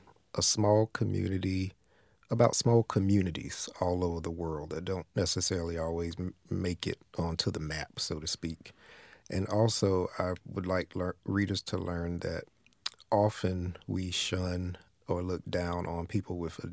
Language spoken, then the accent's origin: English; Elizabeth City, North Carolina, United States; Yes, the dialect is pretty much what I heard growing up.